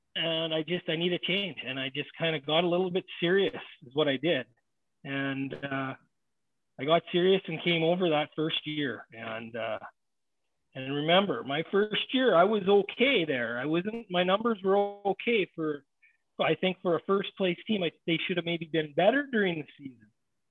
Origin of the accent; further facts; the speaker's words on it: South Carolina, United States; obviously I come from South Carolina. We had a big, beautiful new building and in the palm trees and stuff like that.